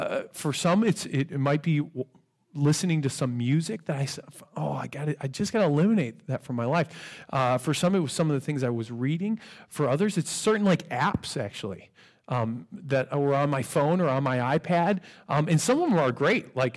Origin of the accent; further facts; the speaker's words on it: Midwest, United States; He was from Texas, and I grew up in the Midwest, and so I'd never heard guys talk this way